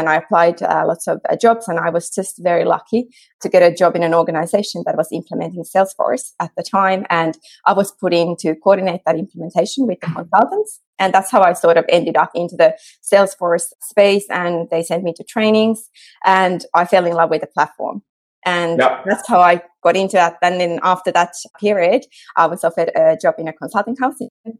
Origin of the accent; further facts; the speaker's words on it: Finland; English is a second language; moved away as an adult; now in London, United Kingdom; it's very unlikely I'm returning to my home country, Finland, anytime soon.